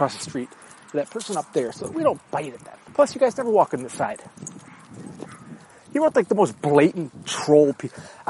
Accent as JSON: {"language": "English", "town": "Chicago", "region": "Illinois", "country": "United States", "said": "But I am a Chicagoan."}